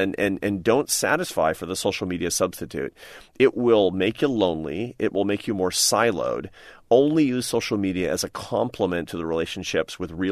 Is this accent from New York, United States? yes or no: no; Seattle, Washington, United States; now in Washington, United States; But, you know, I go to my hometown, Seattle, and I talk to people